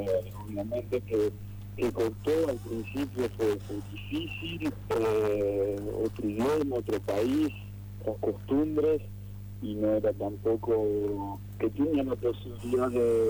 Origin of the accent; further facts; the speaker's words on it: Tafí, Tucumán, Argentina; now in France; Tengo 27 años, soy de Progreso, en Tafí, y cerquita de la capital. Y bueno, allá hace 8 años que estoy jugando en el fútbol francés.